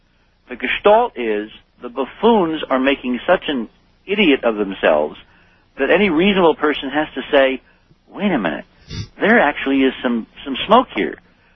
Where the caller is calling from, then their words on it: New York, United States; But it's not L.A., it's not New York, and I'm speaking from New York.